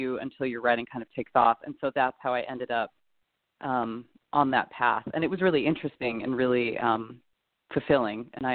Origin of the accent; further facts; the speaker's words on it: Arizona, United States; because I grew up in Arizona, and really for a long time, my Spanish was better than my Chinese